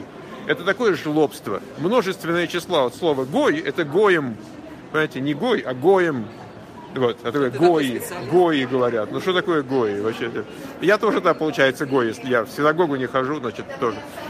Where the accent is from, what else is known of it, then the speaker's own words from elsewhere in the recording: Moscow, Russia; now in Odesa, Ukraine; Я тоже из Москвы